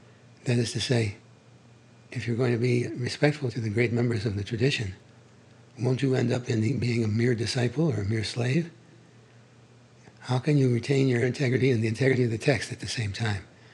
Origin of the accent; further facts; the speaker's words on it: Cleveland, Ohio, United States; I was, I thought, superior to all of them because I came from Cleveland.